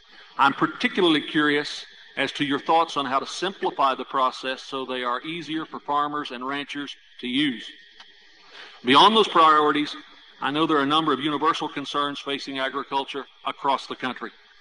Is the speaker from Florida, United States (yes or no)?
no; Oklahoma, United States; Illinois and my home state of Oklahoma couldn't be more different.